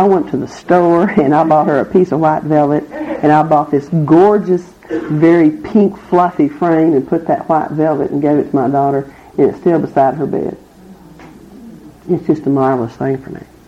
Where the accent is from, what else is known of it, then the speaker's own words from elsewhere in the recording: Lubbock, Texas, United States; And I was over in Oklahoma, and I went back to Lubbock, my hometown, for a convention 5.5 years ago.